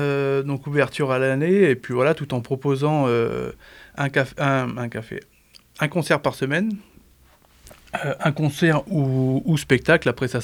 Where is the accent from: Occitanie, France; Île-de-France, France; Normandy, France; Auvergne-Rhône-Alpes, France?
Normandy, France; Et pour moi je viens encore plus du nord, je viens de Normandie, dans la Manche. J'ai 33 ans et voilà, on est arrivé depuis peu sur Dieulefi